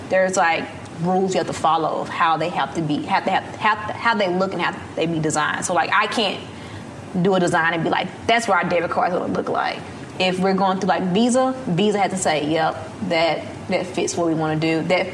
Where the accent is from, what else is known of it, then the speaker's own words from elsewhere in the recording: Terry, Mississippi, United States; moved away; So I'm from Terry, Mississippi.